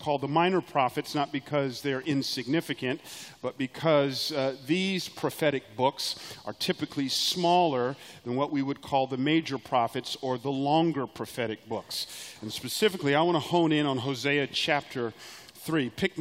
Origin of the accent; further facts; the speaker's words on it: Atlanta, Georgia, United States; So I grew up in Atlanta, and one of my great hobbies that I enjoyed in the 80s was collecting baseball cards.